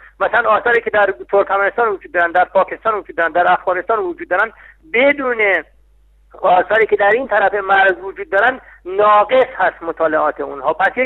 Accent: Iran; من واقعا به عنوان یک ایرانی نمیدونم چگونه میتوانیم این کار رو بکنیم،

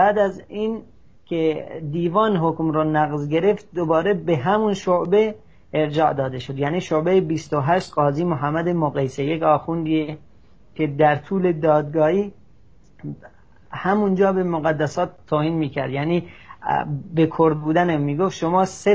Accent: Sanandaj, Kurdistan, Iran; به دنیا آمدم و دغدغه‌های مذهبی داشتم و یک اهل شهر سنندج هستم و کرد هستم.

